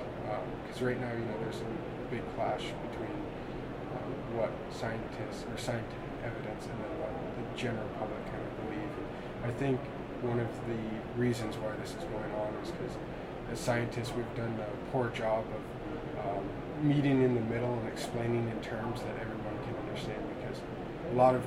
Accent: New Mexico, United States; I grew up in New Mexico, and there's some really interesting geology there.

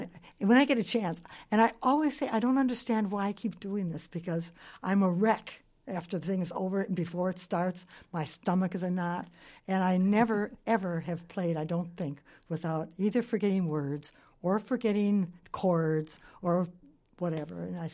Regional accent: Wisconsin, United States; I grew up in Wisconsin.

